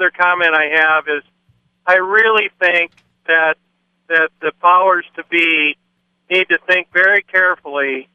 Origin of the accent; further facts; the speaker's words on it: South Dakota, United States; I'm from South Dakota.